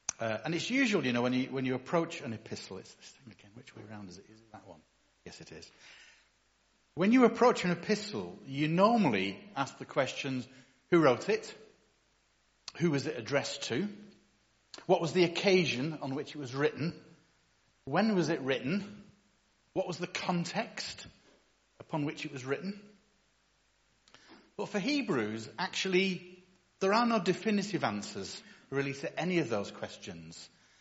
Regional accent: Widnes, North West England, United Kingdom; It's an industrial town on the River Mersey, not far from Liverpool, which explains elements of my accent.

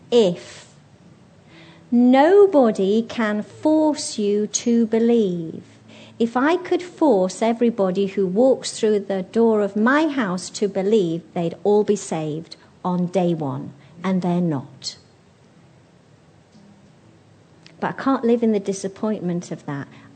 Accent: England, United Kingdom; now in Hong Kong; Well, I'm English.

